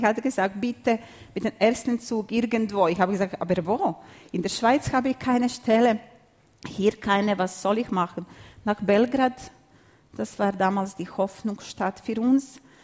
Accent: Croatia; German is a second language; moved away as an adult; Ich bin Serbin aus Kroatien, genau. Und dann, mir war klar, dass ich verschwinden muss.

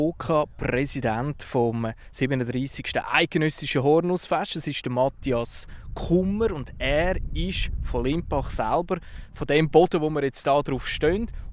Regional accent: Zurich, Switzerland; accent: Zurich dialect; Jetzt komme ich aus Zürich, habe den Zürich-Dialekt

